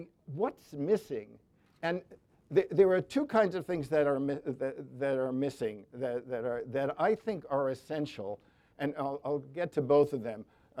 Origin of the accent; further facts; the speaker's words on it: New York, United States; that's much more than I can take as a New Yorker.